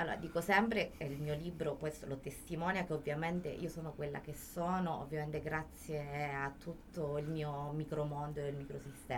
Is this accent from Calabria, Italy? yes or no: yes; Castrovillari, Calabria, Italy; soprattutto Castrovillari, tutti i calabresi del mondo, ma soprattutto Castrovillari, che è la mia terra, che comunque mi ha tanto cresciuto e ispirato.